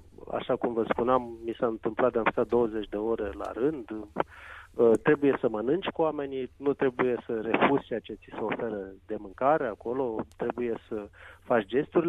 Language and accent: Romanian; Romania; și asta o spun cu multă tristețe ca și român